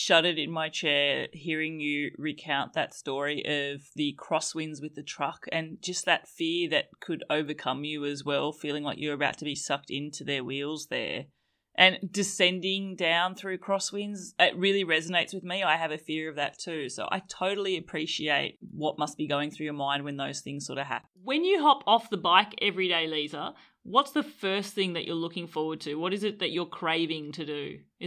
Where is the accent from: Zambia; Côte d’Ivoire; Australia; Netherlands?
Australia; I am an Australian